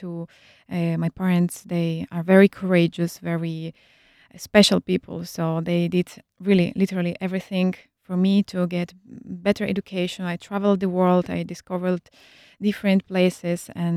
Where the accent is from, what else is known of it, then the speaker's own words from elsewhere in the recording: Ivano-Frankivsk, Ivano-Frankivsk Oblast, Ukraine; English is a second language; moved away; I grew up in Ukraine, in Ivano-Frankivsk. It's a little city close to Lviv.